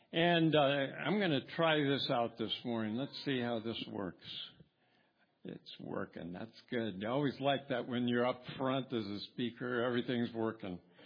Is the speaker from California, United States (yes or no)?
yes; California, United States; I grew up in California, and it's not like it was now.